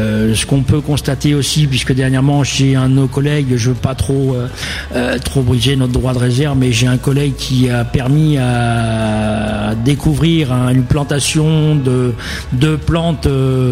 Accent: Nouvelle-Aquitaine, France; Moi, je suis du nord du département. Moi, je suis de Charente-Limousine.

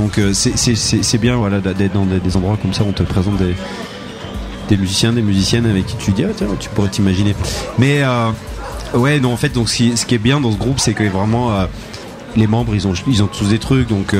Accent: Bordeaux, Nouvelle-Aquitaine, France; Moi je suis bordelais, mais bon.

